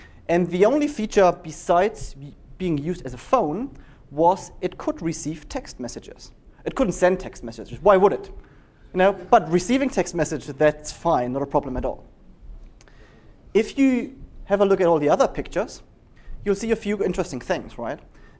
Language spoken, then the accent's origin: English; Germany; So this is the typical history of a mobile early adopter growing up in Germany in the mid-90s. That's me, actually.